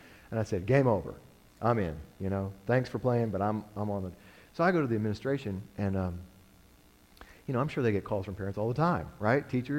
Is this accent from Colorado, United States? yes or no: yes; Colorado, United States; I'm from Colorado.